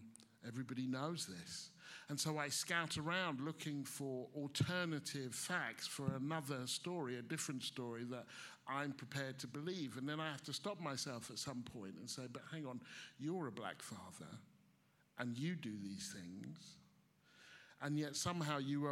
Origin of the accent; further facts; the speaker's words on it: United Kingdom; explain this to me, I'm British, I don't understand